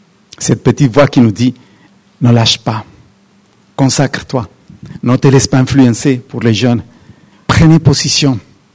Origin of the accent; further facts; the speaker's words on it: Colombia; je viens de la Colombie